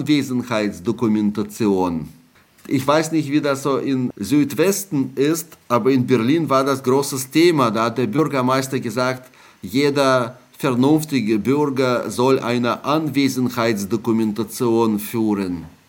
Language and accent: German; Russia; Und die ersten Nachrichten aus Russland waren natürlich wie immer, wie ich meine Heimat kenne, dann sehr optimistisch.